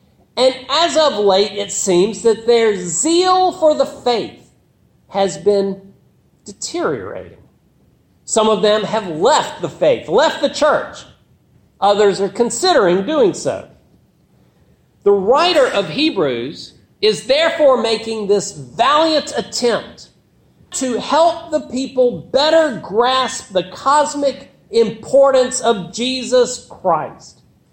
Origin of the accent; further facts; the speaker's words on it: Alabama, United States; In my home state of Alabama